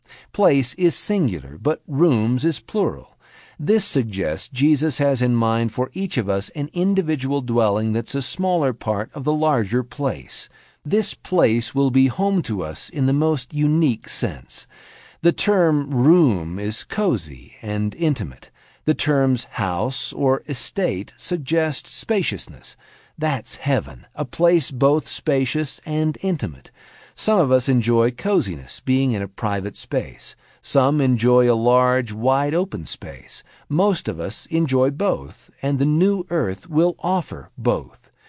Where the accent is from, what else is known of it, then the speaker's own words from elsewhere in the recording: Oregon, United States; Then, when I land in Oregon, I'm more home. When I come to my hometown, everything looks familiar.